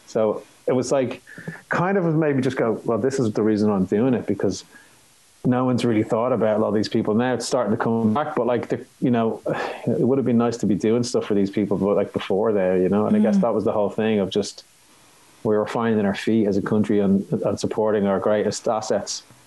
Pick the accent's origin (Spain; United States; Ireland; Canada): Ireland; Most people do not think I'm Irish when they see me. Unless they know me or unless they speak to me, and then they kind of are a bit like, oh, well, you know, you're like, oh, you're Irish, are you? Like, yeah, actually, I am.